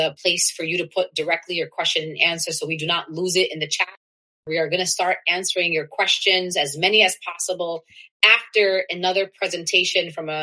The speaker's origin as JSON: {"language": "English", "town": "New York City", "region": "New York", "country": "United States", "said": "Many folks know I'm from New York City. Lots of people don't think that New York's an important state. We're a deep blue state"}